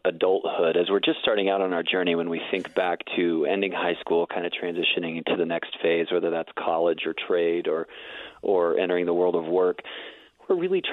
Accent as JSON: {"language": "English", "region": "Midwest", "country": "United States", "tie": "born or raised there", "also_born_or_lived": "South", "said": "I know I grew up in the Midwest and South"}